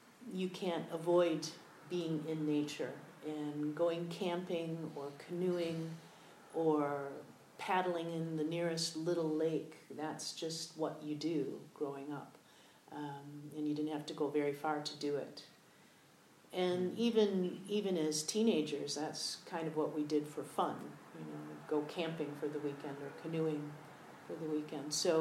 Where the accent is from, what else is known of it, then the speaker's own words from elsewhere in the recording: Michigan, United States; I grew up in Michigan, near Detroit, just on the edges of Detroit.